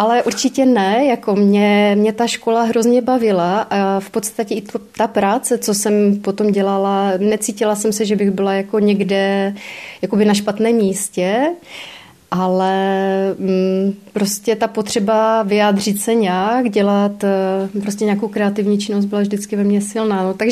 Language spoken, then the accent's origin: Czech; Morávka, Moravian-Silesian Region, Czechia; moved away as an adult; kdy jsem odešla tady z Morávky a nebyla jsem tady